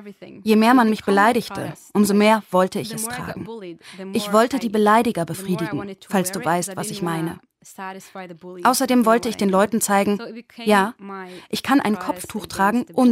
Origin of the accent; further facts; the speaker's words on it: Lebanon; also born or lived in Norway; In meiner eigenen Familie, in meinem Umfeld, in meinem Heimatland Libanon und natürlich in der norwegischen Gesellschaft, in der Schule, mit Freunden.